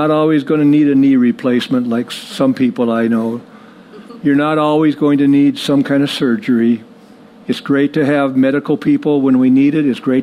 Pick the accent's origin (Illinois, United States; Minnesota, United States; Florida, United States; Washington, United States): Minnesota, United States; International Falls; I was raised in International Falls. We saw 40 to 50 below several times.